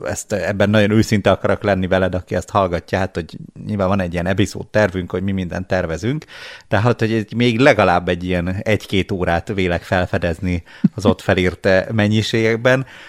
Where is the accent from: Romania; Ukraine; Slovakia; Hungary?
Hungary; Borsod-Abaúj-Zemplén; mivel én is Borsodi vagyok